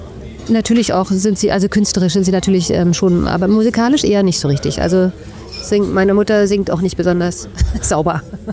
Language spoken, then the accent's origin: German; Berlin, Germany; Da bin ich aufgewachsen, habe die ganze Zeit in Prenzlauer Berg gelebt, dann später in Mitte